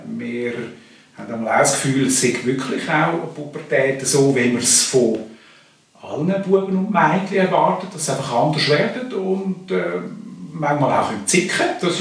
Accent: Jona, St. Gallen, Switzerland; Von der Lebensqualität her ist es sehr vergleichbar mit dem, was wir auch hatten, Jona, wo ich aufgewachsen bin.

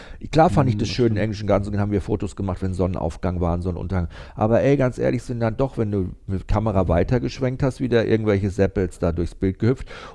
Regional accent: Northern Germany, Germany; bei uns in Norddeutschland ist natürlich auch so, da sind sie ja auch manchmal halt ein bisschen so zurückhaltender

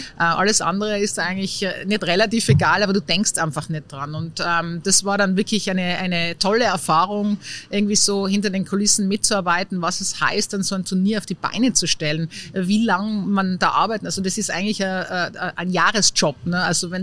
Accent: Tyrol, Austria; auch gerade als Tirolerin dann nach Niederösterreich oder nach Wien zu gehen, da bin ich schon einmal hopp genommen worden, wegen meinem Dialekt

